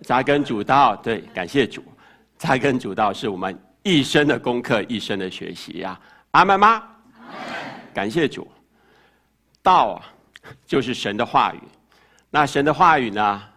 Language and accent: Chinese; China; 我们中国人华人